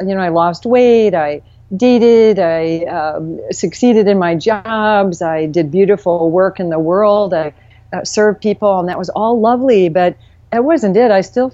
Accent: Flint, Michigan, United States; I started out, I grew up in Flint, Michigan, which is in the news a lot with a lot of problems right now and had some issues growing up. So I grew up in a factory town

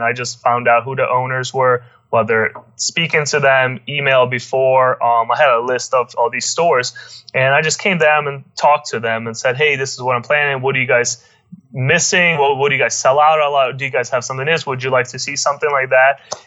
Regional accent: Ohio, United States; And I live in Ohio. I'm from Ohio.

